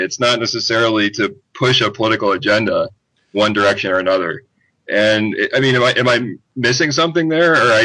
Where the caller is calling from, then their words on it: Cleveland, Ohio, United States; I'm calling from the heartbroken city today. I'm calling from Cleveland, Ohio.